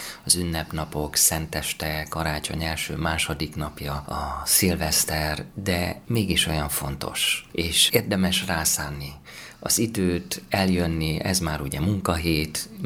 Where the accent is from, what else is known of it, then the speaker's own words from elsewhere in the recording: Hungary; különösen itt ugye a szomszédban érintettek vagyunk magyarként is